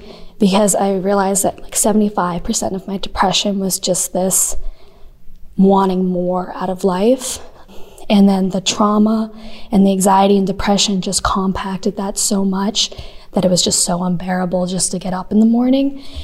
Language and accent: English; Boston, Massachusetts, United States; I'm originally from Boston, and every time I go home, my family is like, you are so different from just a year of using his work.